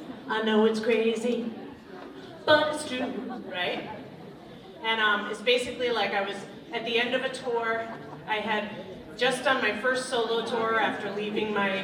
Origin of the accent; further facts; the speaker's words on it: Pennsylvania, United States; All right, I'm from Pennsylvania. Like, everything's like 20 years old, you know?